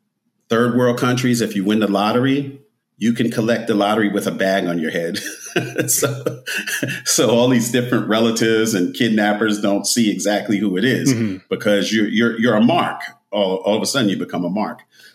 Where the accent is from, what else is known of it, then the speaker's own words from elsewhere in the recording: New Jersey, United States; I grew up in North Jersey, close to New York.